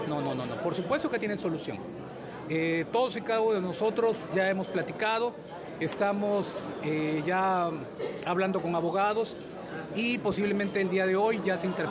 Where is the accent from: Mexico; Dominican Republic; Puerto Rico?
Mexico; nosotros todos y cada uno de nosotros somos mexicanos